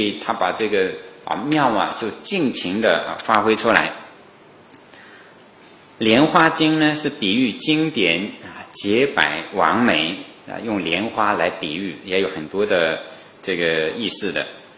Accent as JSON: {"language": "Chinese", "town": "Wenzhou", "region": "Zhejiang", "country": "China", "said": "所以永嘉大师作为温州人呢，他这个流淌的我们温州人的不同的血液"}